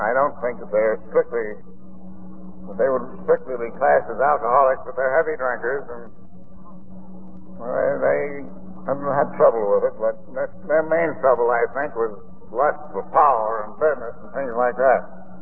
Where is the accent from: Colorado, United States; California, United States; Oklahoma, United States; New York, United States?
New York, United States; Albany; now in Texas, United States; Of course, I am not a Texan by birth. I was born in Albany, New York. Went to school there. Started my drinking there.